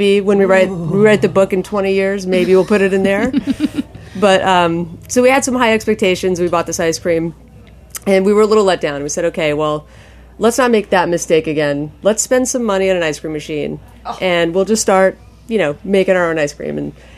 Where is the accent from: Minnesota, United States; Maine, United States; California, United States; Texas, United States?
Maine, United States; born or raised there